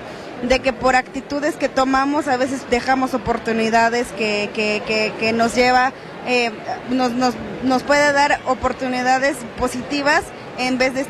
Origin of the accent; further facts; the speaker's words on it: San Cristóbal de las Casas, Chiapas, Mexico; yo soy de San Cristóbal, pero porto el traje de Chamula, hablo la variante de Chamula